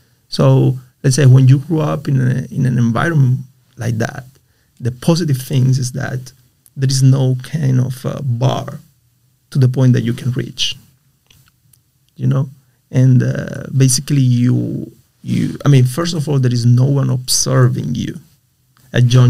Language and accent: English; Cuba; at least when I was growing up in Cuba, we didn't have social classes.